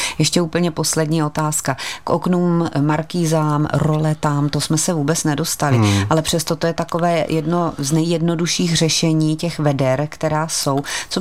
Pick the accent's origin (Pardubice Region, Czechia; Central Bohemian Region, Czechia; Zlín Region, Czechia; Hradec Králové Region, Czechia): Hradec Králové Region, Czechia; Hradec Králové; protože pocházím od Hradce Králové